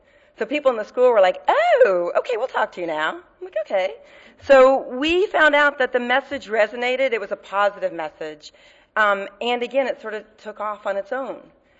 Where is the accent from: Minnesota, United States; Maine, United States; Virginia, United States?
Maine, United States; I'm from Maine. I do not know where the hell I am.